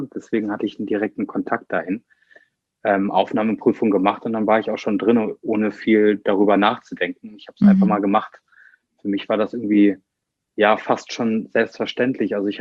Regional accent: Bornheim, North Rhine-Westphalia, Germany; Ich bin 24 Jahre alt und ich komme aus Bornheim

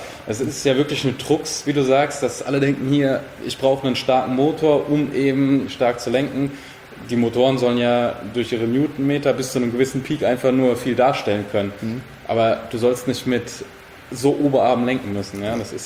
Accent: Odenwald, Germany; Bei uns im Odenwald ging es bergab und vorne war ein Wald.

